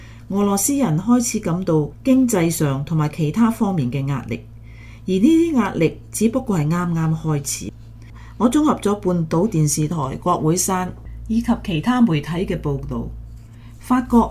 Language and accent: Cantonese; Hong Kong; 作为香港人，我想我们比世界上其他很多人更加能够感同身受